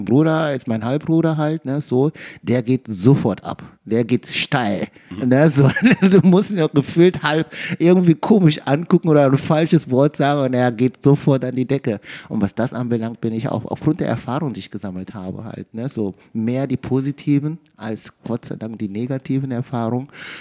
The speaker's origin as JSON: {"language": "German", "town": "Hagen", "region": "North Rhine-Westphalia", "country": "Germany", "tie": "born or raised there", "said": "Ja, aber aufgewachsen bin ich in Hagen."}